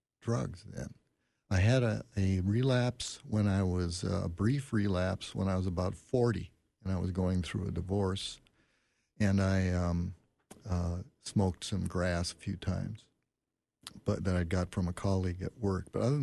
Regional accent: Biwabik, Minnesota, United States; born there; the town I was born in Bywabik

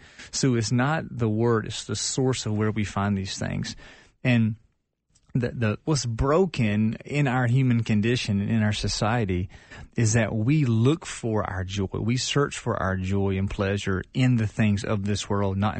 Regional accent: the South, United States; growing up, I grew up in the South, church culture.

